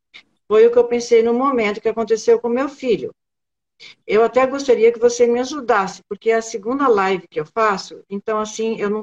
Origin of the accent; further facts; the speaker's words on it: Blumenau, Santa Catarina, Brazil; eu sou de Santa Catarina, Blumenau, e agora estou faz uns 5 dias, estou no norte.